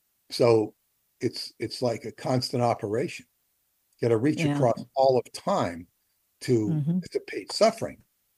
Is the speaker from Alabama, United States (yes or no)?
no; Los Angeles, California, United States; it's L.A. becomes Shambhala when I'm with my daughter there, because we're so much fun together, and it's my hometown.